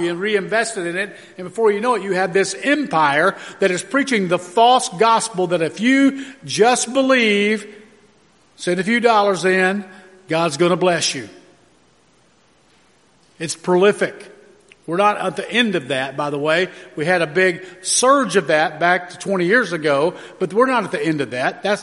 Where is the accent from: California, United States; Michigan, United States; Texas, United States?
Texas, United States; Yesterday, I was driving to my hometown, actually 2 days ago, in Texas